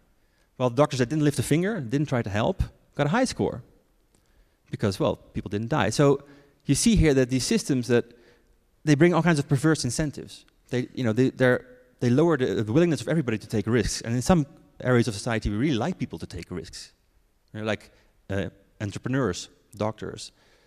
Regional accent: Netherlands; I'm from the Netherlands.

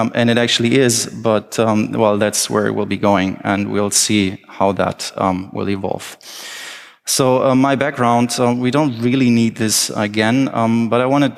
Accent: Berlin, Germany; I'm from Berlin.

